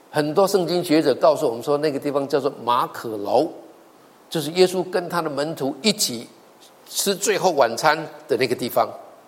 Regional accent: Taiwan; 我们台湾人讲普通话有没有口音？我好奇怪，每一次到一个地方，人家说你是台湾人啊，我说你怎么知道？从你的口音就知道。

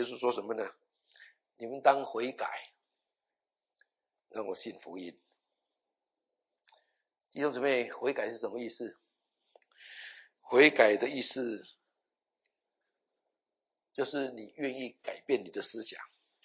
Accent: Northeast China, China; 我们东北人常常讲说到点了

